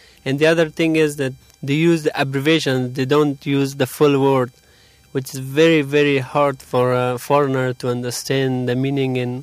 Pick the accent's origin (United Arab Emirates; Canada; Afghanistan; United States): Afghanistan; English is a second language; now in United Kingdom; I'm from Afghanistan. I have been living in United Kingdom for the last 3 years.